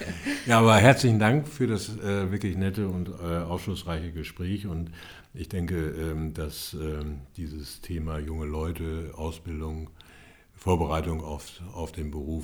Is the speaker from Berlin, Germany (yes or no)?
yes; Berlin, Germany; now in Hamburg, Germany; Also ich komme aus Berlin und bin dann nach Winterhude gezogen, also insofern habe ich da eine ganz besondere Verbindung dazu